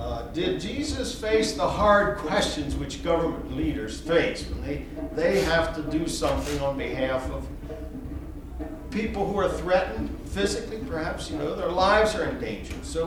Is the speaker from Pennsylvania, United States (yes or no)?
yes; Akron, Pennsylvania, United States; from Akron, Pennsylvania.